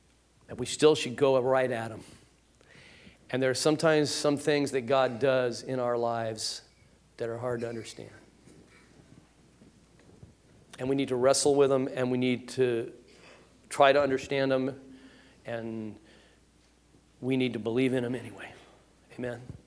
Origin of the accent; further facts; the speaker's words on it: Van Nuys, California, United States; I'm from Van Nuys, okay?